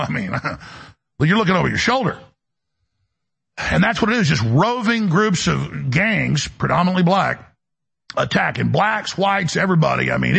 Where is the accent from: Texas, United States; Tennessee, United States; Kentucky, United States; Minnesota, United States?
Texas, United States; Dallas; You know, I grew up in Dallas where a lot of black folks were great, but there was a percentage that did not like white people.